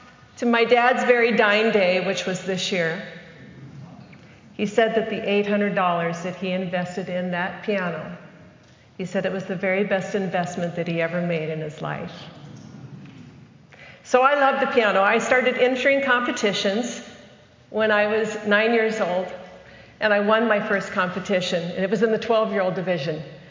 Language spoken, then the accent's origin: English; Reno, Nevada, United States; or I grew up in Reno, Nevada, but you're in Texas